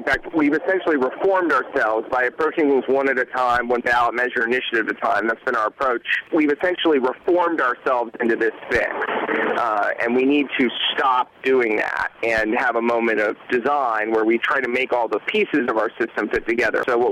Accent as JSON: {"language": "English", "town": "Los Angeles", "region": "California", "country": "United States", "said": "I don't usually say I'm from California. I usually say I'm from L.A."}